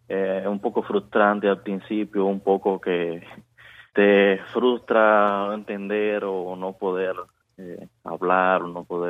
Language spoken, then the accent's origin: Spanish; Holguín, Cuba; yo soy de Holguín, de allá de la parte de Oriente